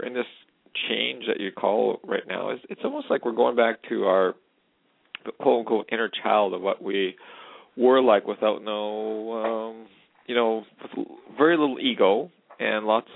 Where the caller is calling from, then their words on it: Canada; I was calling from Canada.